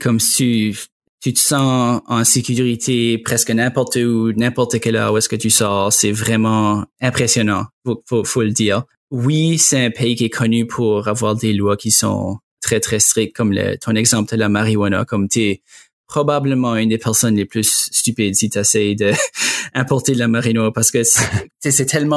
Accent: Quebec City, Quebec, Canada; une question que j'ai comme à chaque jour presque, c'est je viens de Québec.

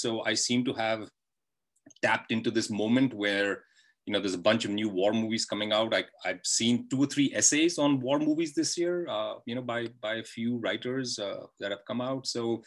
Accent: India; The first thing is, you know, I'm Indian, and I think there are three things that all Indians are supposedly obsessed with, which is, you know, cricket, politics, and the movies.

